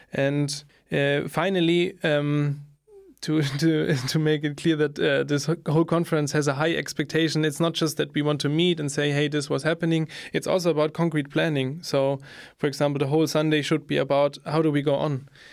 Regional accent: Freiburg, Baden-Württemberg, Germany; from Freiburg.

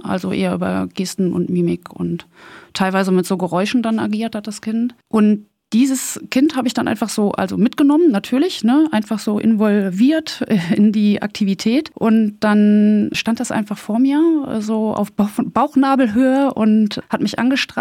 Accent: North Rhine-Westphalia, Germany; also ich bin so ein bisschen im Ruhrpott auch groß geworden, ne?

